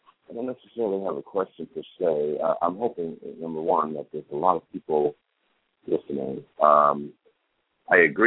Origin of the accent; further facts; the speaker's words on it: New York City, New York, United States; now in Atlanta, United States; From New York City. I live in Atlanta.